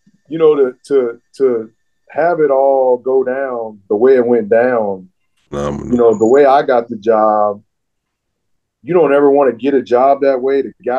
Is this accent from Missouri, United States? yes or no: yes; St. Louis, Missouri, United States; And I grew up in St. Louis, so Missouri was always the school.